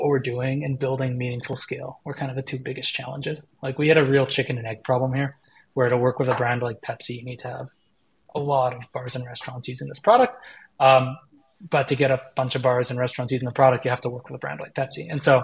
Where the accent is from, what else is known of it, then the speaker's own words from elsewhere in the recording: Canada; we were watching a hockey game, as every Canadian does.